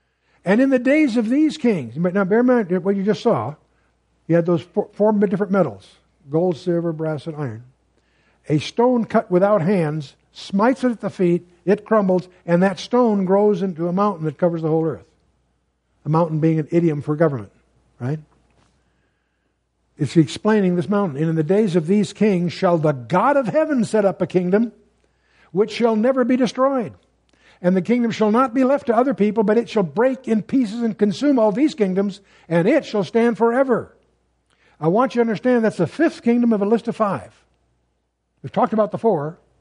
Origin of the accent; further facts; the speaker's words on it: California, United States; from California. You know I'm from California.